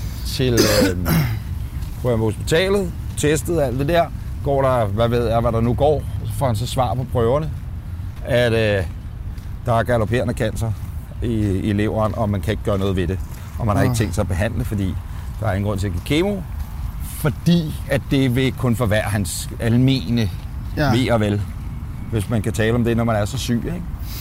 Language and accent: Danish; Ølstykke, Capital Region of Denmark, Denmark; Helt klassisk. Parcelhus. Ølstykke.